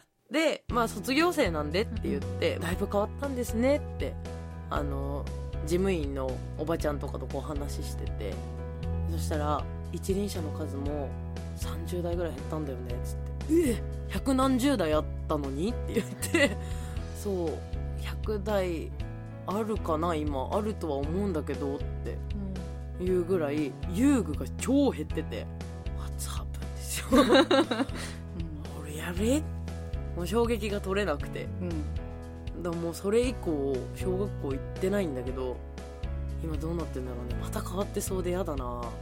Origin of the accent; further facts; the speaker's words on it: Tokyo, Japan; also born or lived in Ishigaki, Japan; 僕ね沖縄県石垣島生まれ東京育ちなんですよ、